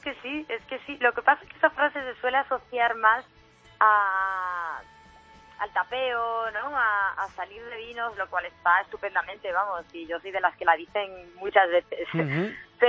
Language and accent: Spanish; Galicia, Spain; Yo soy gallega y siempre tiro mucho para la tierra